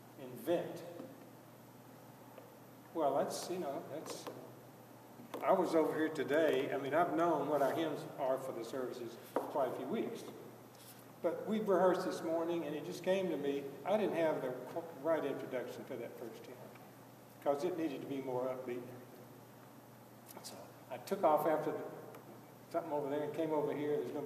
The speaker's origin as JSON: {"language": "English", "region": "Mississippi", "country": "United States", "tie": "born or raised there", "said": "I grew up in Mississippi. I started piano when I was 7. I grew up on a farm, no musicians in our family."}